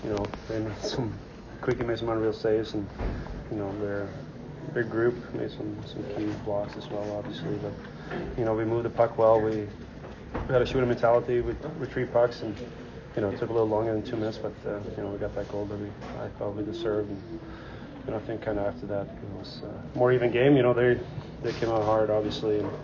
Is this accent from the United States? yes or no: no; Sweden; I'm from Sweden